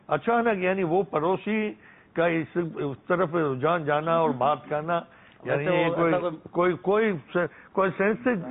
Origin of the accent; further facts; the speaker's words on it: Karachi, Sindh, Pakistan; باب المدینہ کراچی سے۔